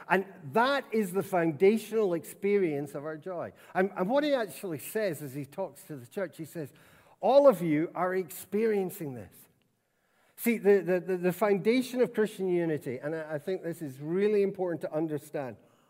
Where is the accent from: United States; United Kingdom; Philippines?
United Kingdom; Scotland; I'm Scottish